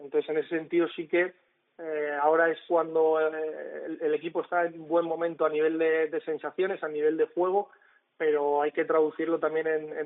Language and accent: Spanish; Alicante, Valencian Community, Spain; yo soy, sabéis que soy de Alicante, vivo todavía en San Blas.